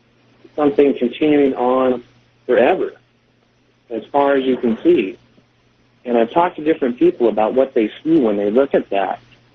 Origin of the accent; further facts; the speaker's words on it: Anchorage, Alaska, United States; from Anchorage, Alaska.